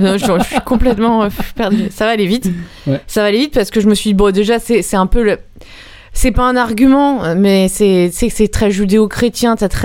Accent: Villeurbanne, Auvergne-Rhône-Alpes, France; Mais c'est parce que je viens de plus loin, je viens de Villeurbanne.

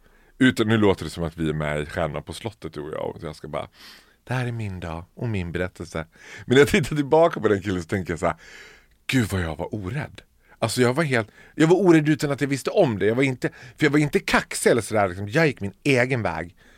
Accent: Borlänge, Dalarna County, Sweden; Jag är född och uppvuxen i Borlänge. Som är Sveriges fulaste stad.

